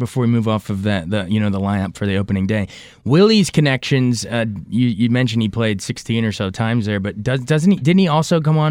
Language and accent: English; Frederick, Maryland, United States; I'm from Frederick, Maryland.